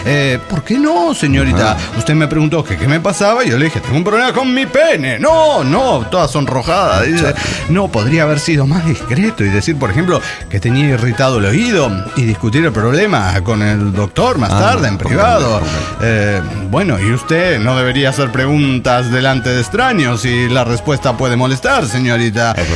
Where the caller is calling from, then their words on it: Arica, Arica y Parinacota, Chile; de Arica, Chile.